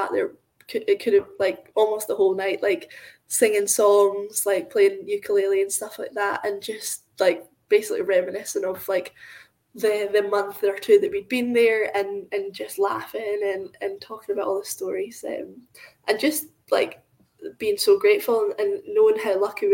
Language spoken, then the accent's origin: English; Scotland, United Kingdom; we're from Scotland and like the other side of the world, and they welcomed us like we're a family.